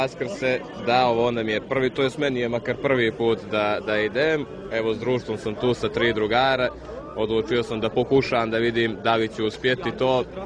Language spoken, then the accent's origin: Serbian; Podgorica, Montenegro; Iz Podgorice smo, da, tu sam rođen, inače sam rodom iz Bijeloga Polja